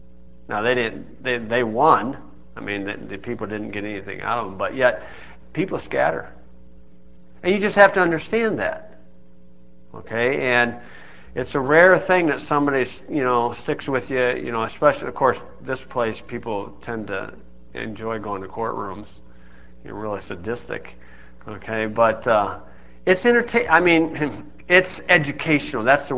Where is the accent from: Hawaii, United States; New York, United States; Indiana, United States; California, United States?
Indiana, United States; I said I was from Indiana.